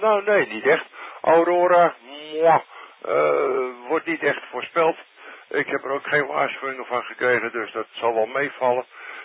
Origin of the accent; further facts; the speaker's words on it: Friesland, Netherlands; dat heb je als Fries zijnde.